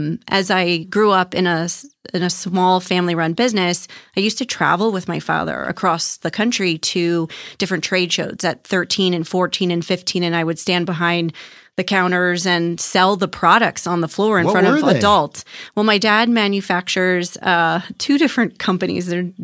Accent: Baltimore, Maryland, United States; Well, I know you're from the East Coast like me. So I'm from Baltimore, born and raised, and it's cold diving on the East Coast.

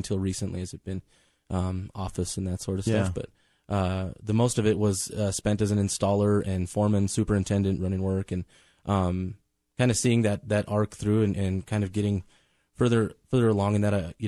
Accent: Denver, Colorado, United States; I grew up in North Denver, and I was really young when I joined J.R. Butler

